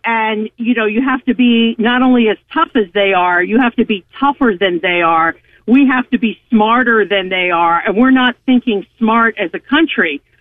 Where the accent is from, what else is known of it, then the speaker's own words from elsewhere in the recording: New Jersey, United States; I grew up in New Jersey as a little girl watching that building go up.